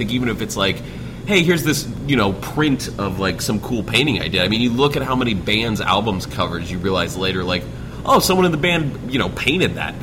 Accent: Ohio, United States; I'm from Ohio originally.

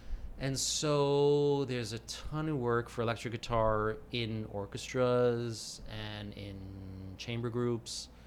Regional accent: New York City, New York, United States; New York City.

